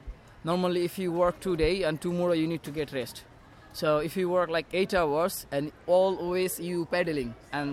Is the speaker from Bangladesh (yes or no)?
yes; Bangladesh; English is a second language; I'm from Bangladesh.